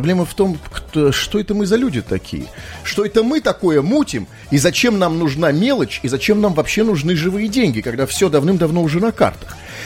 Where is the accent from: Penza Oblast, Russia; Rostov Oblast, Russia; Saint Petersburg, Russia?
Saint Petersburg, Russia; как настоящий петербуржец, потому что в Петербурге живу давно, здесь, собственно, родился.